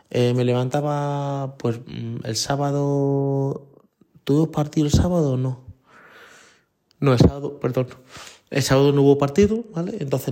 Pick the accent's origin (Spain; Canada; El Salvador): Spain; y yo soy español y mi mujer es dominicana